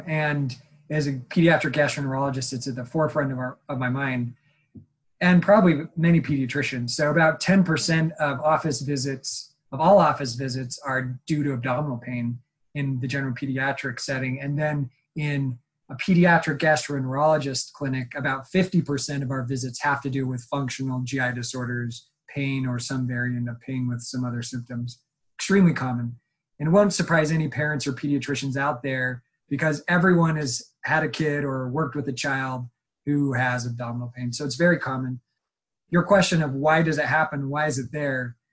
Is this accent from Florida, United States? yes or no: no; Utah, United States; I'm actually from the Beehive State. So I grew up in Cache Valley area, so up north. And it was fun to come back home.